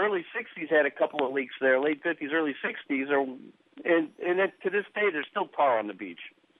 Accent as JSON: {"language": "English", "region": "California", "country": "United States", "tie": "born or raised there", "said": "I grew up in Southern California when I was a kid"}